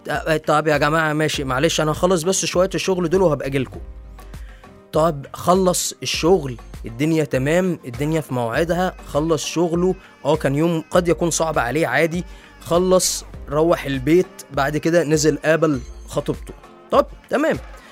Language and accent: Arabic; Egypt; وكلنا كمصريين لازم نكون واقفين جنبه